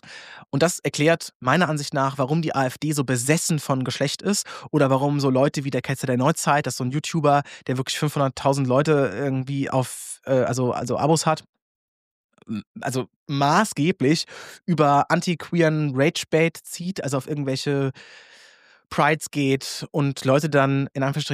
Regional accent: Austria; Und auch da kann man als Österreicher sagen

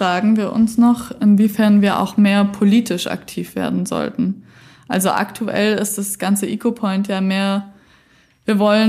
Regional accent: Bavaria, Germany; bei uns in Franken im Pegnitztal bei Ruprechtstegen

